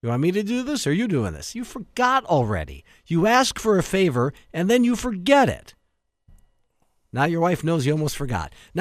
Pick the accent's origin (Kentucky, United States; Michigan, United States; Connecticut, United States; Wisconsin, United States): Wisconsin, United States; Green Bay; And I try to use a credit card, and I'm from Green Bay.